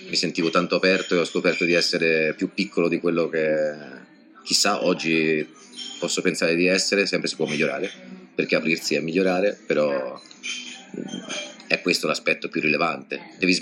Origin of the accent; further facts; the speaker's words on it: Tuscany, Italy; now in Madrid, Spain; Sono toscano, non mi manca questo aspetto, già in Italia non mi mancava